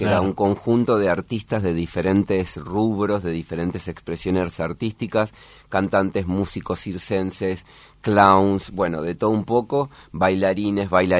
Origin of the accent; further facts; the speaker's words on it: Santa Fe, Argentina; now in Buenos Aires, Argentina; yo soy de Santa Fe, cuando me vine a Buenos Aires.